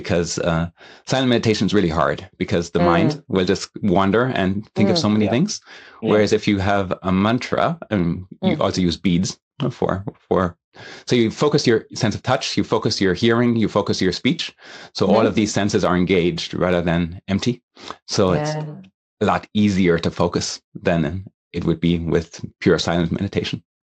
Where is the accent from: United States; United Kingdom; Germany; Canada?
Germany; first language en; also born or lived in US parents; now in New Zealand; So I'm born in Germany, but have American parents. So I grew up speaking English to my parents and German in school, and then went to the normal German education system